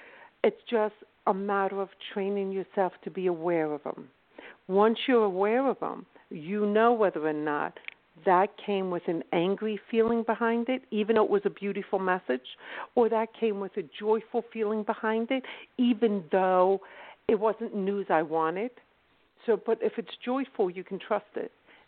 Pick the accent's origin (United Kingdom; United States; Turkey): United States; Philadelphia, Pennsylvania; I'm actually from South Philadelphia.